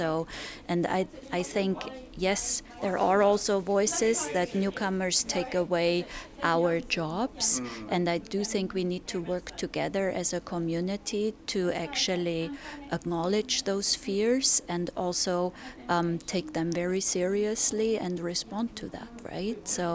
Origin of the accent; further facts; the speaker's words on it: Germany; moved away as an adult; now in Canada; I came in 2007. I'm from Germany originally, and I'm a super privileged newcomer